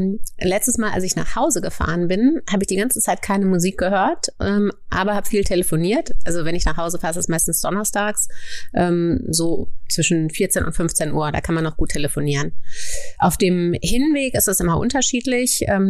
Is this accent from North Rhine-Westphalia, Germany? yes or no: yes; North Rhine-Westphalia, Germany; born there; Also ich bin im Ruhrgebiet geboren, würde mich jetzt aber nicht zwingend also als Ruhrgebietlerin bezeichnen. Ich war zum Studium in Bayern. Ich war vor dem Studium ein halbes Jahr hier, habe ein Praktikum bei der Freien Presse Lokalredaktion gemacht, Mitte der 90er Jahre. Dann war ich in den USA, dann bin ich ins Ruhrgebiet zurückgeke